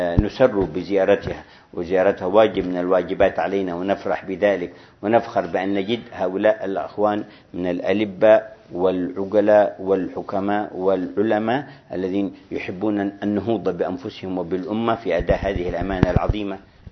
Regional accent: Hadhramaut, Yemen; أيام شيوعية عندنا في حضرموت

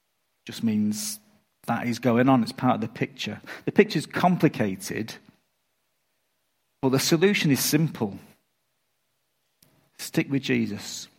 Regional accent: England, United Kingdom; When I was growing up in England, there's an old quiz show

